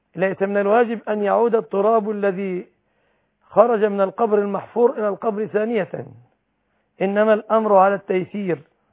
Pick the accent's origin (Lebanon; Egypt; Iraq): Egypt